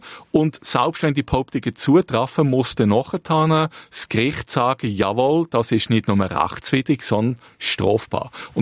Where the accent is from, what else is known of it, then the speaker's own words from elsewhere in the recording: Switzerland; Weil bei uns in der Schweiz, und das ist anders als zum Teil im Ausland, haben wir beim Bezirksgericht Zürich 3 Profi-Juristen, die das anschauen.